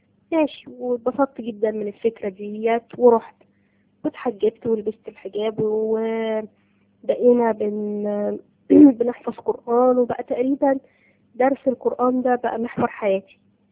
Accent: Egypt; انا الخلفيه بتاعتي طبعا اسره مسلمه، وواضح طبعا من اللهجه ان احنا مصريين. الاسره بتاعتي ما كانتش متدينه قوي،

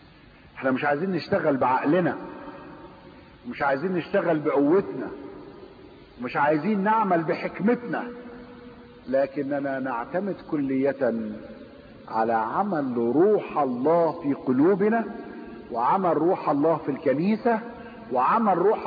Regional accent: Egypt; كان في عندنا في مصر مشاكل كتير

